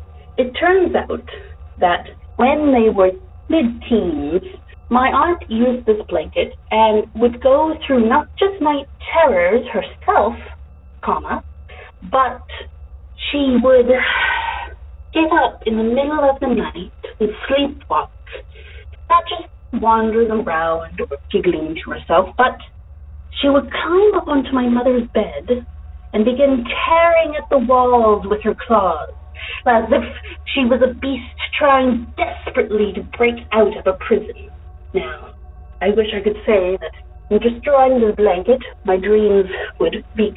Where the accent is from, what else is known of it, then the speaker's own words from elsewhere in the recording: Canada; now in United States; Allow me to state that I am in the DFW area now. However, I am from Canada.